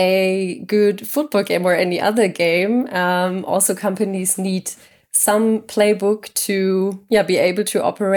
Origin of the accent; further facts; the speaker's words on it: Munich, Bavaria, Germany; from Munich